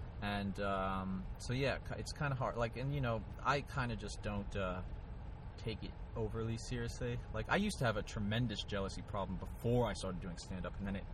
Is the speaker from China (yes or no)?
no; Australia; moved away as an adult; also born or lived in United States; I was born in the States. I lived in Australia for about 10 years. Yeah, like from like a young age to early 20s.